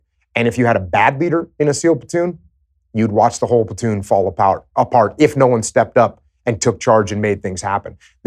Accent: United States; I love the idea of it, but at the same time, as an American, I don't like the idea of mandating that people do something that they don't want to do.

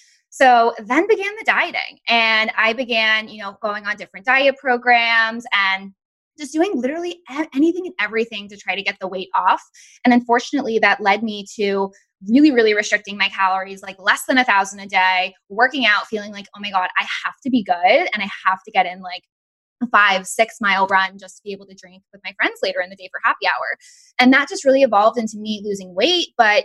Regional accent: Massachusetts, United States; So I grew up actually in Massachusetts

